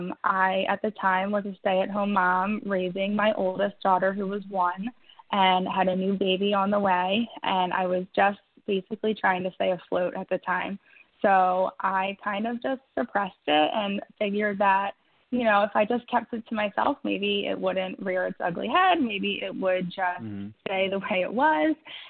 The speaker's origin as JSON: {"language": "English", "town": "Philadelphia", "region": "Pennsylvania", "country": "United States"}